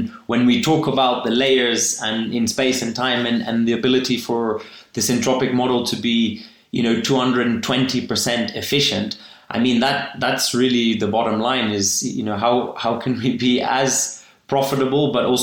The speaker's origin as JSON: {"language": "English", "country": "Kenya", "tie": "born there", "said": "since I was born in Kenya"}